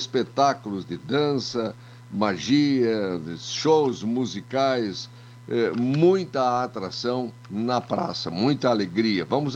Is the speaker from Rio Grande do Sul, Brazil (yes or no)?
yes; Lagoa Vermelha, Rio Grande do Sul, Brazil; E eu, pela oportunidade que estou tendo de escrever um pouco da história do meu município, da minha terra, da minha gente.